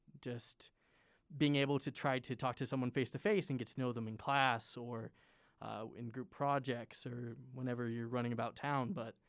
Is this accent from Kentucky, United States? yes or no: yes; Kentucky, United States; Other facts about me, I'm from Kentucky. I go to Utah State